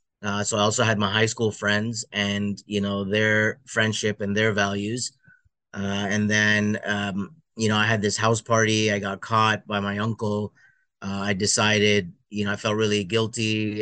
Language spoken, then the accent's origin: English; Toronto, Ontario, Canada; I'm born and raised in Toronto, Canada, Indian Muslim background.